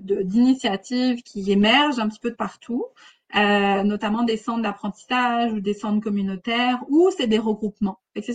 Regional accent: France; now in Canada; Moi, par exemple, je suis française, là, on s'entend que mon anglais, je comprends bien, mais il n'est pas super beau.

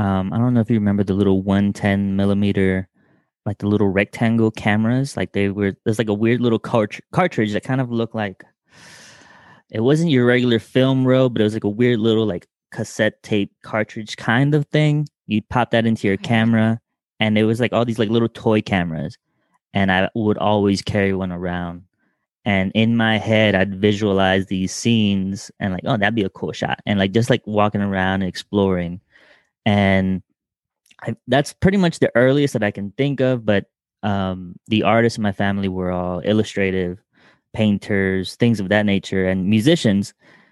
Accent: Texas, United States; also born or lived in Georgia / Florida; And, you know, I'm originally from Texas, spent some time in Georgia, and then you know me from Florida, and then we came out here.

